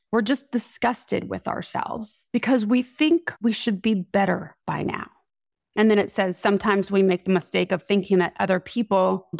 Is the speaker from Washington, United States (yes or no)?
no; Miami, Florida, United States; also born or lived in Fairfield, Iowa; now I'm from Miami, Florida, but my mom took us to Fairfield, Iowa.